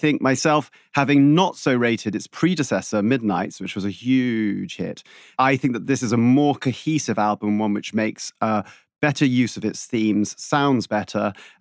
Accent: London, United Kingdom; as a Londoner

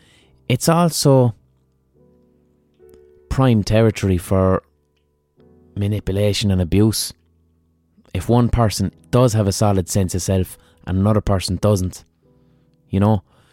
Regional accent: Ireland; Obviously, 100%, I'm fucking Irish.

